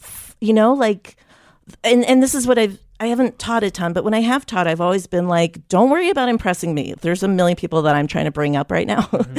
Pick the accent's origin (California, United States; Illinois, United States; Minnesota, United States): Illinois, United States; Chicago; Like, I grew up in Chicago.